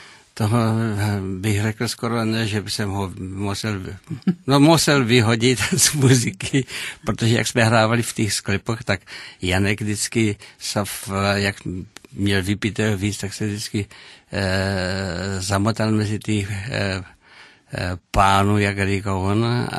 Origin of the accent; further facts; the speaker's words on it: South Moravian Region, Czechia; protože jsem chtěl být z Brna pryč, jako horňák, blízko Hrubé Vrbky